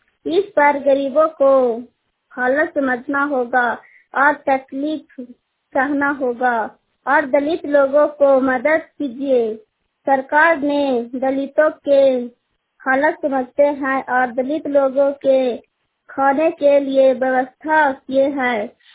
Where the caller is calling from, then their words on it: Chatra, Jharkhand, India; मैं चतरा से … बोल रही हूँ।